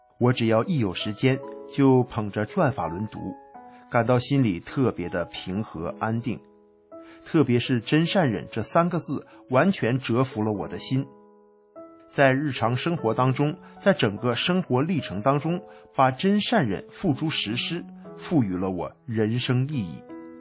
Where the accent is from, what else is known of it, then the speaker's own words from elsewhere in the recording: Gladbeck, North Rhine-Westphalia, Germany; now in Düsseldorf, Germany; 兵役结束后，我搬去了杜塞尔多夫，在那里上职业高中。杜塞尔多夫离我的家乡格拉德贝克才60公里不到。